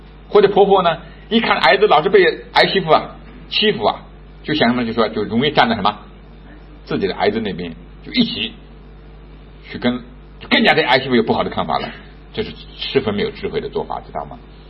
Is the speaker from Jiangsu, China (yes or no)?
yes; Jiangsu, China; 因为我们是苏北人嘛，我姐夫是上海人